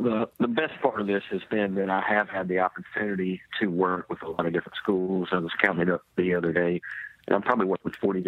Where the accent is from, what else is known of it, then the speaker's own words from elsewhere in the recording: Buzzard Roost, Arkansas, United States; And yes, a lot of people love to hear the fact that I'm from Buzzard Roost, Arkansas. And if you don't know where that is, it's between Cottonwood and Snake Island.